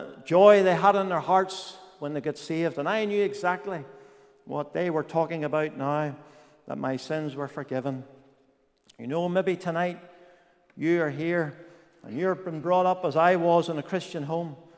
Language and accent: English; Newtownards, Northern Ireland, United Kingdom; I was born in Newton Ards, the youngest of three. I had two older sisters, and we were brought up on a farm.